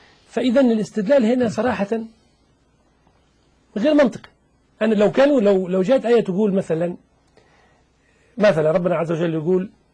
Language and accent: Arabic; Tunisia; أنت من لبنان وأنا من تونس